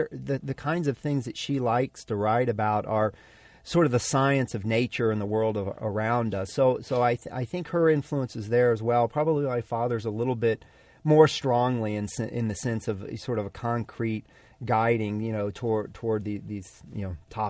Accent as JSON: {"language": "English", "town": "Houston", "region": "Texas", "country": "United States", "tie": "born or raised there", "said": "Yeah, I was an undergraduate at University of Texas at Austin. I grew up in Houston."}